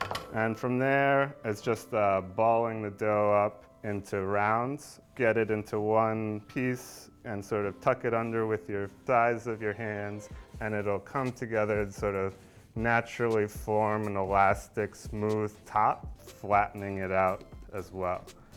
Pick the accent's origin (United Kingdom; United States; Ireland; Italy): Italy; Today we're talking pizza, something I feel super strongly about. I grew up in Italy